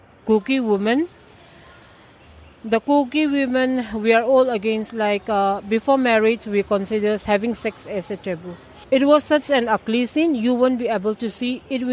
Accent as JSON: {"language": "English", "town": "Imphal", "region": "Manipur", "country": "India", "tie": "born or raised there", "said": "Ever since I was born and brought up in Imphal, there was nothing like it."}